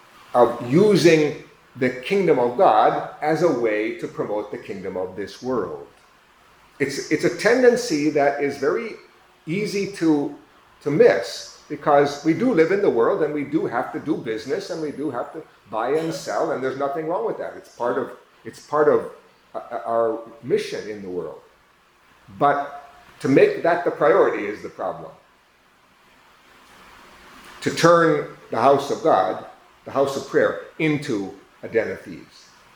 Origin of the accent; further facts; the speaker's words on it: United States; I guess because I'm from the United States, and yesterday was a big holiday in the United States, Thanksgiving